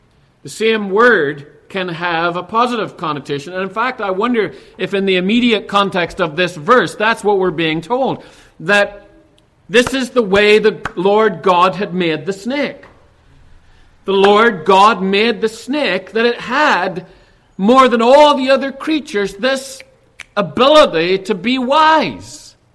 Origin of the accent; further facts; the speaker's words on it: Northern Ireland, United Kingdom; When I was a little boy growing up in Northern Ireland